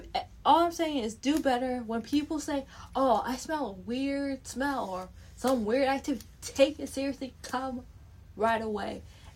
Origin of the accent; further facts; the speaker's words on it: Canada; plus I'm not from the USA, I'm from Canada